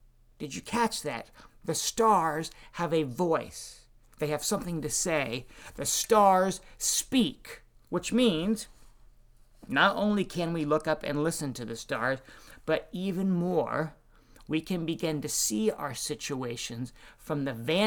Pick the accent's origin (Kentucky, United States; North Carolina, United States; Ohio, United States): North Carolina, United States; because I grew up in North Carolina, 10 minutes from where Tar Heel legend Roy Williams grew up and attended high school.